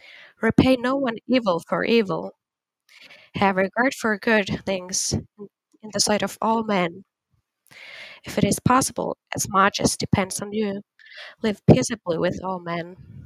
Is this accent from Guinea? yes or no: yes; Guinea; English is a second language; now in Gambia; I am originally from Guinea, but I live in with my family in Gambia.